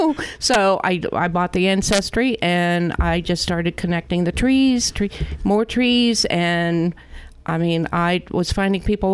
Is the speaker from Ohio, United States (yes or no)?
yes; Newark, Ohio, United States; Well, I moved back to Newark. Newark was my hometown. I was living over in the Worthington area, and I came back